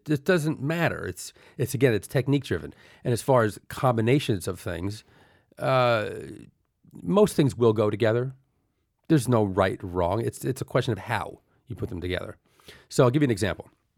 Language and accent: English; Elizabeth, New Jersey, United States; First off, I grew up in Elizabeth, New Jersey, and this was in Clark, New Jersey.